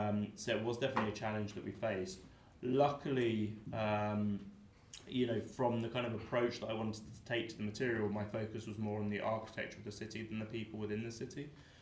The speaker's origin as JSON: {"language": "English", "town": "Kingston", "region": "London", "country": "United Kingdom", "said": "I'm from Kingston, so nice shout out."}